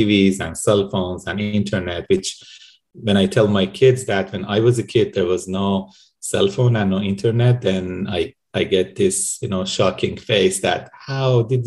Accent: Tehran, Tehran Province, Iran; English is a second language; moved away as an adult; now in Canada; So I was born and raised in Iran and I lived there for 25 years. I did my bachelor's and master's degree there. So you can imagine from a very crowded city like Tehran

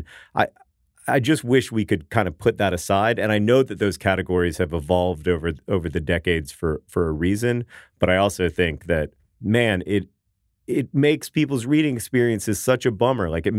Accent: Orlando, Florida, United States; I can still make fun of my hometown of Orlando, Florida.

